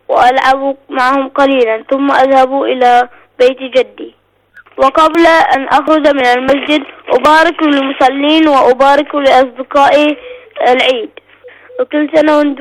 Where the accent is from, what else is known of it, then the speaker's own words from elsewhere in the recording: Bahrain; من البحرين،